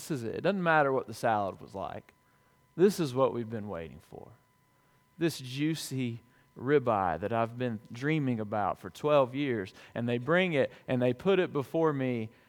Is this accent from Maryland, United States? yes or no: no; Dothan, Alabama, United States; Now, this was the place in my hometown of Dothan, Alabama.